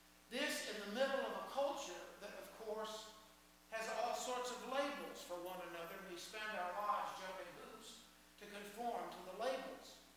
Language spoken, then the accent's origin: English; Chapel Hill, North Carolina, United States; I grew up in Chapel Hill